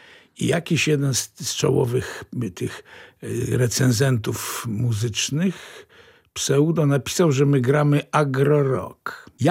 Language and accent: Polish; Lublin, Lublin Voivodeship, Poland; Całe życie nie ukrywałem, że jestem z Lublina, że pochodzę z tego regionu